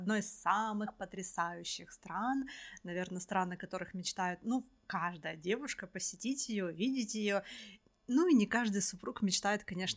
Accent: Ukraine; если вы из такой невероятно развитой страны, как мы, из Украины путешествуете

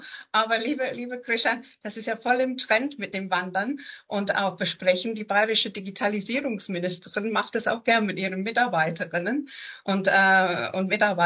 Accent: England, United Kingdom; German is a second language; Und ich als Engländerin muss sagen

